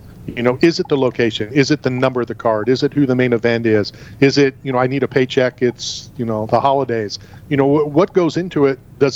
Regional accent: Philadelphia, Pennsylvania, United States; born there; I was born in Philly, and I hate the Eagles.

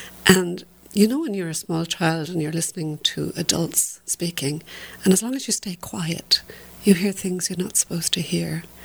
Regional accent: Dublin, Leinster, Ireland; I am from Dublin, Ireland. Yes, indeed.

